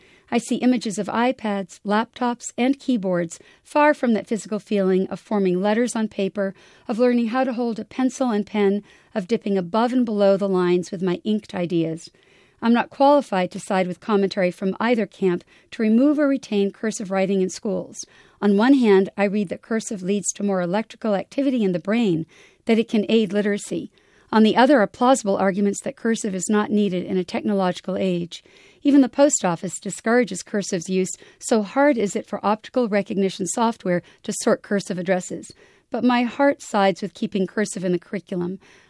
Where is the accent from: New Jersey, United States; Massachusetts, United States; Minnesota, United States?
Massachusetts, United States; Waltham; Growing up in Waltham, Massachusetts, I learned the Reinhardt method.